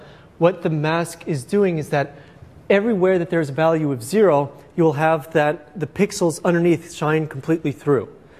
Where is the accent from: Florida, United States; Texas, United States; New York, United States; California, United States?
Texas, United States; El Paso; So this is an image from my hometown, El Paso